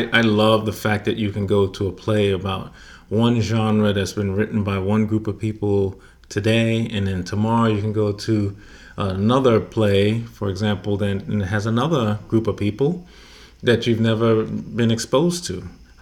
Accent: New York, United States; now in Atlanta, United States; as opposed to a place like Atlanta and where I grew up in New York

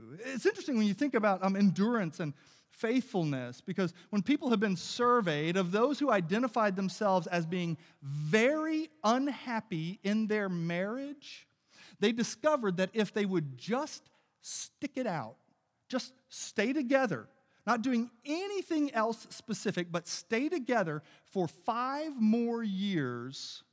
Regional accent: the South, United States; Like, I grew up in the South, and everyone in the South always forgave everyone, right?

